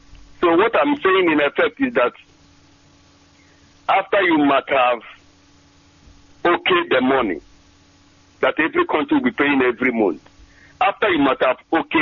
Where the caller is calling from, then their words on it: Trondheim, Trøndelag, Norway; I'm calling from Trondheim in Norway.